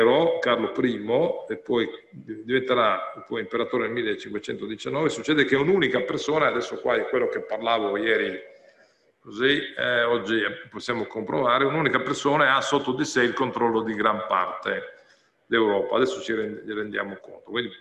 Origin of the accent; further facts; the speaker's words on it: Pula, Istria County, Croatia; born there; io sono nato a Pola, quindi dell'Istria, questa zona qua